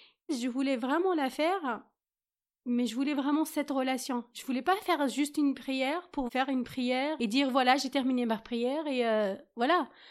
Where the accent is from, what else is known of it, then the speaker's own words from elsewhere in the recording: Algeria; j'ai 42 ans, je suis musulmane. J'ai grandi en Algérie.